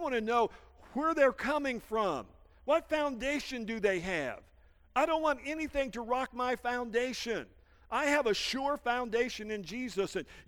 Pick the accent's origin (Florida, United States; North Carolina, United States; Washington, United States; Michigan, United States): Michigan, United States; St. Joseph; I grew up in Michigan. Right on the shores of St. Joe. If you've never been up to St. Joe, go up there. It's a beautiful little town, one of the prettiest towns in Michigan.